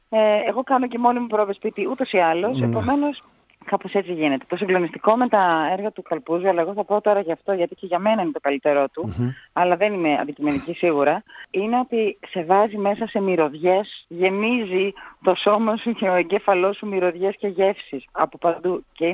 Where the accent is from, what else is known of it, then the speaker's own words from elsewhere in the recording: Thessaloniki, Central Macedonia, Greece; Η πατρίδα μου, ναι.